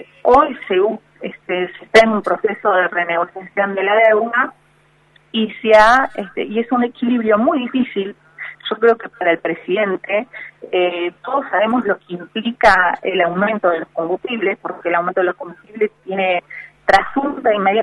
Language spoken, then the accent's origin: Spanish; Tierra del Fuego, Argentina; Nosotros, a los que provenimos de Tierra del Fuego, que conocemos la política de la Patagonia